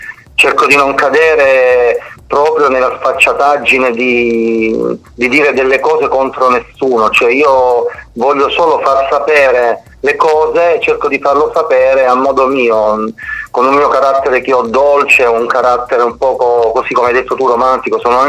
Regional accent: Apulia, Italy; accent: Lecce dialect; andai a cantare una canzone, ti dico, nel mio dialetto, nella lingua, nel dialetto leccese.

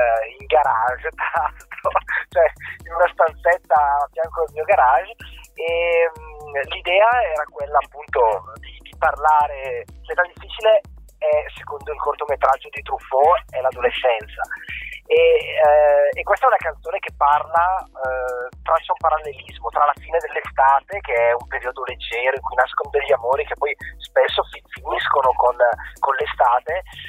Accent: Brescia, Lombardy, Italy; due siamo di Brescia

